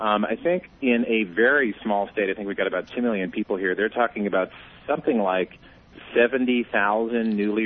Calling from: New Mexico, United States; I'm calling from New Mexico, looking in the paper the other day.

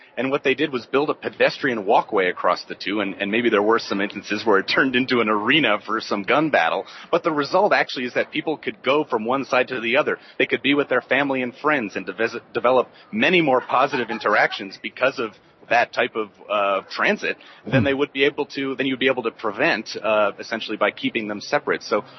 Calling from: Medellin, Antioquia, Colombia; I'm calling from Medellin, Colombia, and with that name, I get confused with being a local quite often.

